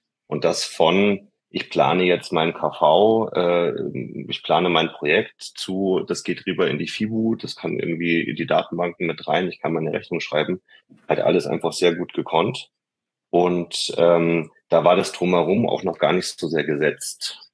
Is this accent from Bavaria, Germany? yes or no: yes; Munich, Bavaria, Germany; ich komme aus München.